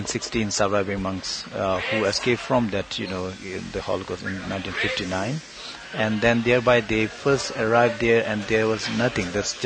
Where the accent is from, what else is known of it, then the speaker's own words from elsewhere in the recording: Karnataka, India; English is a second language; So we are not, you know, we are from the South India.